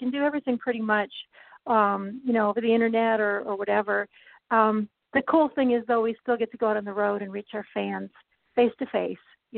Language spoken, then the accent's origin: English; Ontario, Canada; born there; I was born here in Southern Ontario